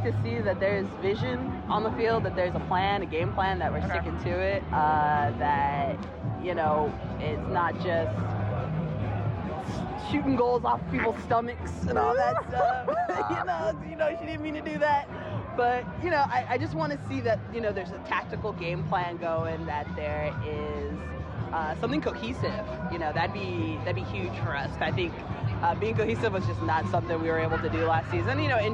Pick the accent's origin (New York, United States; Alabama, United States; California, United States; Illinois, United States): California, United States; Walnut; I am from Walnut, California.